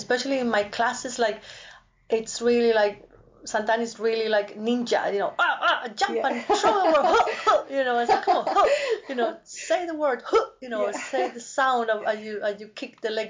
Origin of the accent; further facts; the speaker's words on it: Spain; I come from Spain, from the south of Spain